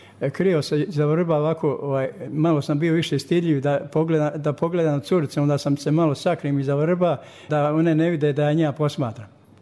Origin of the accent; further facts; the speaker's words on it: Agići, Republika Srpska, Bosnia & Herzegovina; ja sam iz Agića